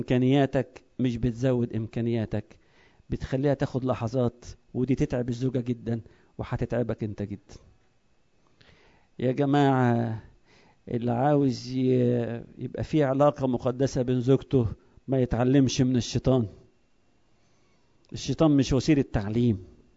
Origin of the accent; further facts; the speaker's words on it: Egypt; وإحنا كمصريين معذرة يعني قبل الجواز نتوزن بالكيلو وبعد الجواز نتوزن بالطن